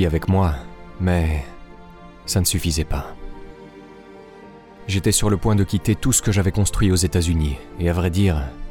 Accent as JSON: {"language": "French", "town": "Lercara Friddi", "region": "Sicily", "country": "Italy", "tie": "born or raised there", "moved": "yes", "said": "je devais retourner en Italie, plus précisément en Sicile, ma région natale. Je suis alors revenu dans la ville de ma petite enfance, Lercarafriddi."}